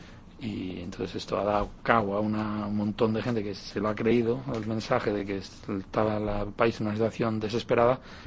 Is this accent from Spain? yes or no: yes; Spain; now in United States; soy español, ciudadanía española y americana, tengo la doble ciudadanía, y cuando puedo voto allí también.